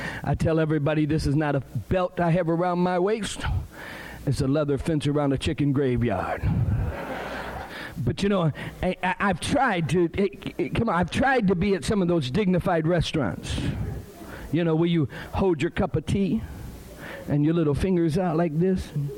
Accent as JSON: {"language": "English", "town": "Toledo", "region": "Ohio", "country": "United States", "said": "I'm from Toledo, Ohio. My wife is from Tennessee. My family is from West Virginia. My mom and dad's from West Virginia."}